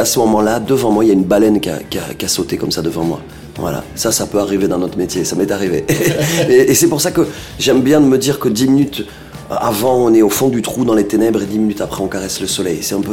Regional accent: Perpignan, Occitanie, France; J'étais chez moi à Perpignan, donc dans le sud de la France.

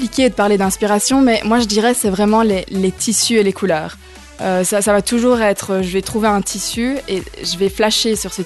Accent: Beaufays, Wallonia, Belgium; now in England, United Kingdom; De Beaufailly.

